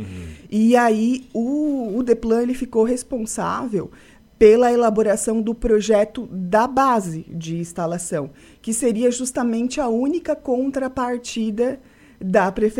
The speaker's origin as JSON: {"language": "Portuguese", "town": "Urussanga", "region": "Santa Catarina", "country": "Brazil", "tie": "born or raised there", "said": "E aí, como nós somos naturais de Uruçanga, a gente falou, vamos fazer a primeira em Uruçanga."}